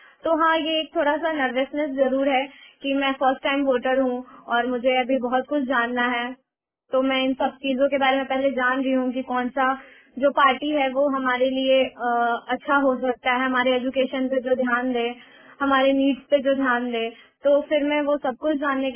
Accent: Muzaffarpur, Bihar, India; now in Bilaspur, India; नहीं नहीं मैम, मैं बाहर से आई हूँ, मैं बिहार से आई हूँ, मैं यहाँ पढ़ने आई हूँ

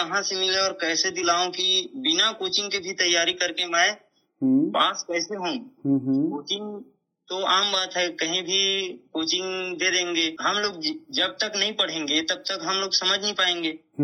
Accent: Thakur Bandha, Chhattisgarh, India; वैसे तो मेरा गांव ठाकुर बांधा है और पोस्ट मुड़पार है, तहसील अम्बगढ़ चौकी है और जिला मोहला मानपुर है।

